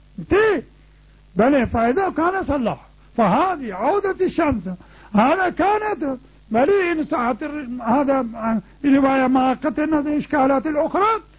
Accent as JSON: {"language": "Arabic", "country": "Pakistan", "second_language": "Arabic", "said": "مثل ما يقولون أكو مثل هناك عندنا في باكستان"}